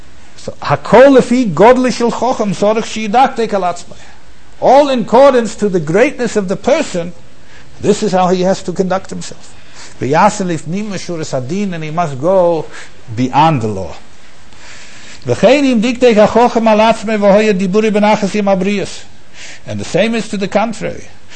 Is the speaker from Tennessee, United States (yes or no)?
no; Minneapolis, Minnesota, United States; I remember once in my hometown in Minneapolis